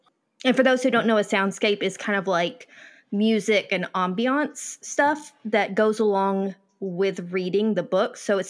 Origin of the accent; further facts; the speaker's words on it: Fort Smith, Arkansas, United States; I grew up near Fort Smith, Arkansas, and they had a Books a Million.